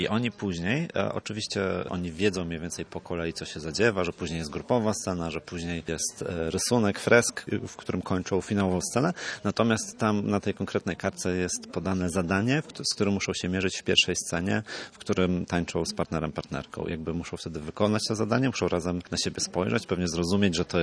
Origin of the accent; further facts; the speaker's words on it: Gdańsk, Pomeranian Voivodeship, Poland; Ja jestem na miejscu, pochodzę z Gdańska i tutaj mam swoją bazę